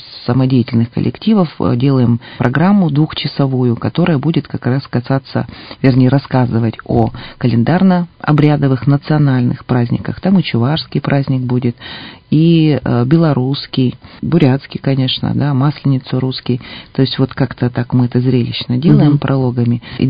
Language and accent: Russian; Siberia, Russia; Но мы же хлебосольные сибиряки.